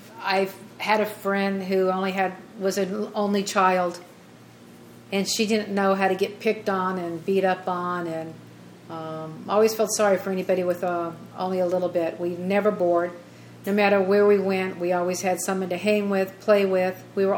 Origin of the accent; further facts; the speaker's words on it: Simi Valley, California, United States; also born or lived in Ventura; I was born in Ventura. I lived there till the age of 4. That was on Maple Street. Then we moved to Simi Valley. Lived on Wallace. Then we moved over to Drake Drive, where we lived a couple years.